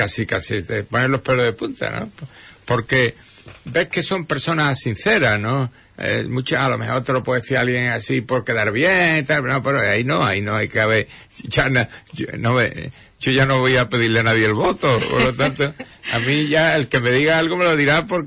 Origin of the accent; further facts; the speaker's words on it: Huelva, Andalusia, Spain; como soy andaluz, pues tengo que ser querer Andalucía, pero es que yo quiero mi tierra